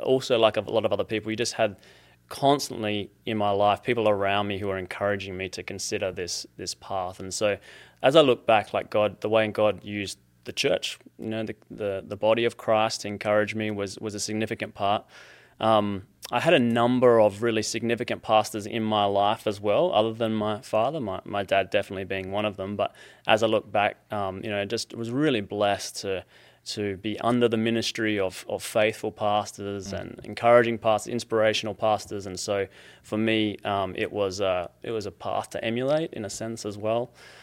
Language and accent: English; Adelaide, South Australia, Australia; I'm from Adelaide, South Australia. And if you look at Australia, if you point to the middle and go directly south, that's where we come from.